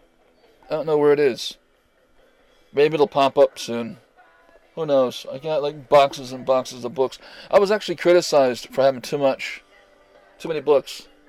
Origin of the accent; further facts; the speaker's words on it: United States; I am Native American, so I don't even know what this stuff is.